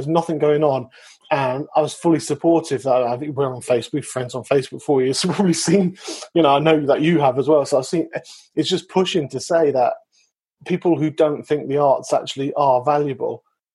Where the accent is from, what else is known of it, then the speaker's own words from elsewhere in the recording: United Kingdom; He's apparently our patriotic duty as a British person to go to the pub.